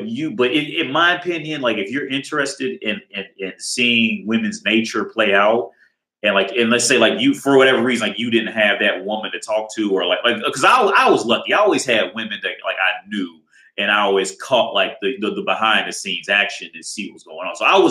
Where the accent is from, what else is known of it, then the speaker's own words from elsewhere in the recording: United States; now in Prague, Czechia; I live in Prague. I'm from America originally.